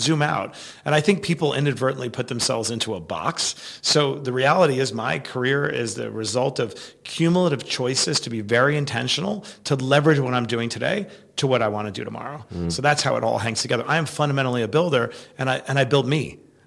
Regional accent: New York City, New York, United States; But so I grew up in Queens, New York, product of a single mother, in abject poverty

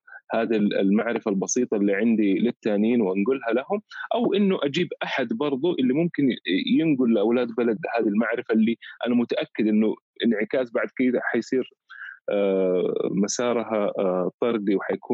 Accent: Saudi Arabia; يمكن هنا الناس ما كان في اطلاع عليها كثير عندنا في السعودية،

